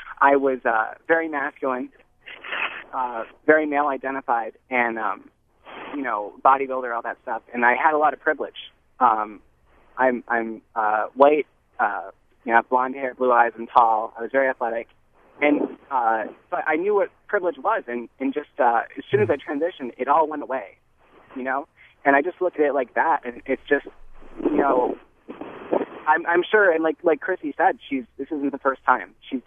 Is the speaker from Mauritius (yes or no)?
no; Rochester, New York, United States; now in Buffalo, United States; Yeah, I'm up from Rochester, New York. Well, from Buffalo. I go to University of Buffalo.